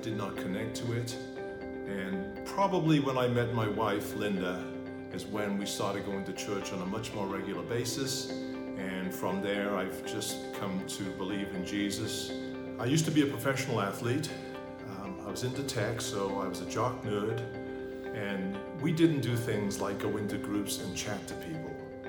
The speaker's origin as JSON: {"language": "English", "region": "Wales", "country": "United Kingdom", "moved": "as an adult", "said": "I'm a Welshman from Great Britain, and I've been here for 40 years. My father was African and an atheist. My mother, Dutch and a lapsed Catholic."}